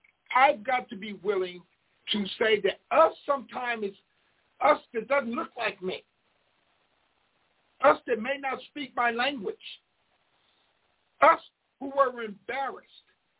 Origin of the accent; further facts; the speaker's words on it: Pennsylvania, United States; I'm from Pennsylvania. He embarrassed our state. He embarrassed Philly